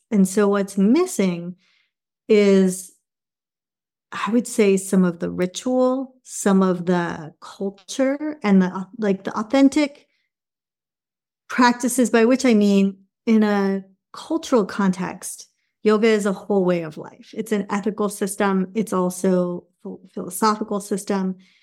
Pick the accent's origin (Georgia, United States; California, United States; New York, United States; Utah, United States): California, United States; Los Angeles; also born or lived in England; I'm mixed. I was born in England and my mother is British and my father is Indian and I grew up in LA.